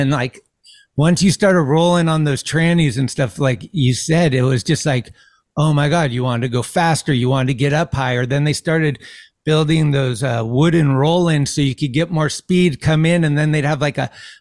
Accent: San Carlos, California, United States; and I was from San Carlos.

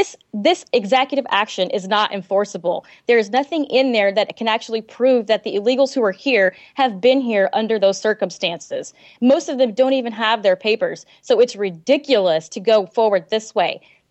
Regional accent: Texas, United States; I'm originally from Texas. We have dealt with this for the last 2 years with this particular bill on the table, this action on the table.

